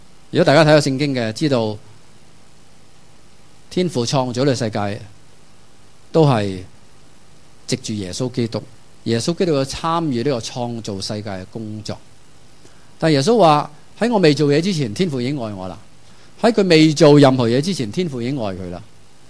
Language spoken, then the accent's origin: Chinese; China; 很合我们中国人、啊、子承父业嘛